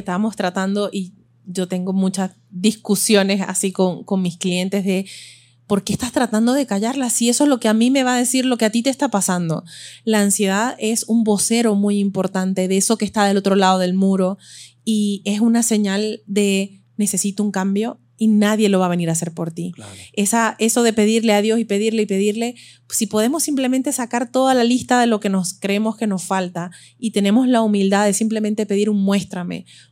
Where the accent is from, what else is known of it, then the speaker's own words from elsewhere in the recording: Venezuela; also born or lived in Belgium; now in Miami, United States; me crié toda mi infancia en Venezuela y lo llevo en la esencia.